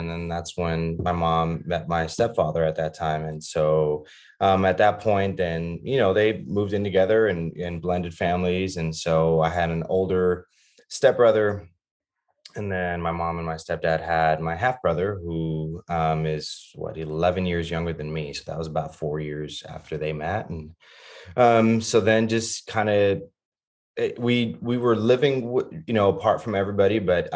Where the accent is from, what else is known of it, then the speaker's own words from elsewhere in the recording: Laredo, Texas, United States; also born or lived in Austin; And so I was born in Austin. She went back down to Laredo. So I was with, you know, grew up with my extended family, grandparents, uncles, aunts, everybody kind of in the same complex, right?